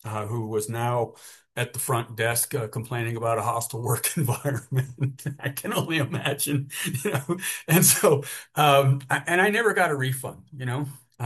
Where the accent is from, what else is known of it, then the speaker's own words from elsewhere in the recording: Texas, United States; I grew up in South Texas, a bunch of from white trash, basically.